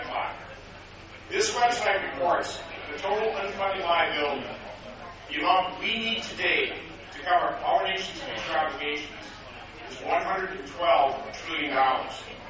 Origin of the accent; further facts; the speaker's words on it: United States; I'm 55 years old. I grew up in America, the value part.